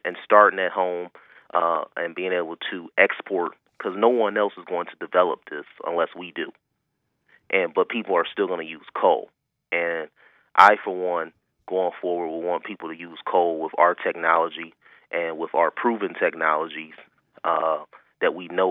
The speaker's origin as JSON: {"language": "English", "town": "Cleveland", "region": "Ohio", "country": "United States", "tie": "born or raised there", "said": "I grew up in Cleveland in the 80s and 90s"}